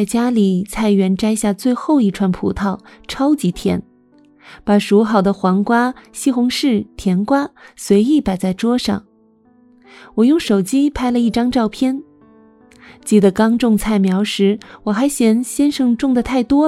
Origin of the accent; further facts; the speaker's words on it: Inner Mongolia, China; 转眼人生已经39岁了。我在内蒙的矿区长大，父亲是煤矿工人，我家就住在矿区里。